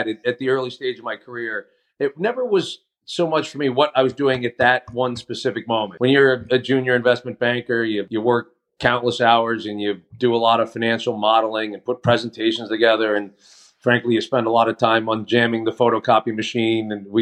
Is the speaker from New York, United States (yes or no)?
yes; Manhasset, New York, United States; I grew up on Long Island, a little town called Manhasset